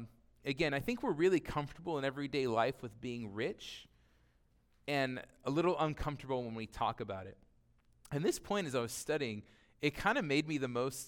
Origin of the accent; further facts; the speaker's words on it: United States; if I really do fit that rich category as an American, as a Westerner, that makes me a little bit uncomfortable.